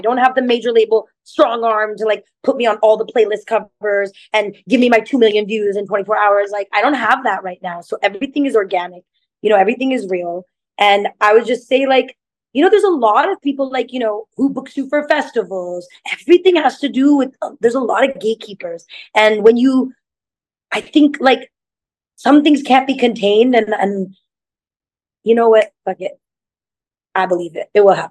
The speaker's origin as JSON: {"language": "English", "region": "California", "country": "United States", "tie": "born or raised there", "said": "Well, because I mean, I grew up in California, so I feel like I always make jokes."}